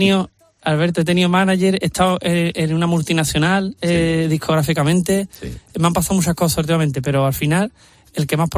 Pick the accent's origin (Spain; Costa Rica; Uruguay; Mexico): Spain; Utrera, Andalusia; y en Utrera me quiere mucho la gente, claro. O sea, hablando de mi pueblo, ¿no?